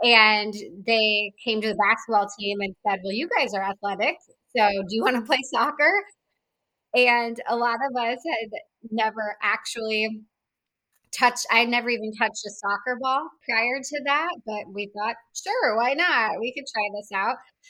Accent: Danville, Illinois, United States; So I'm from Danville, Illinois. So it's a smaller town in Illinois.

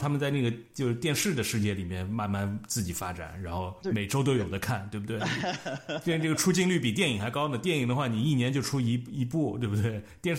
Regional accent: China; 反正我觉得就是作为中国人，我们一样的不买账。

